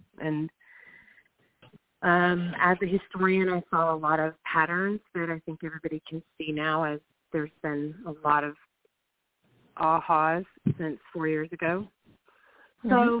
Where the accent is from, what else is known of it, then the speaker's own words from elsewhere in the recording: Texas, United States; And I'm a Texan and a Democrat.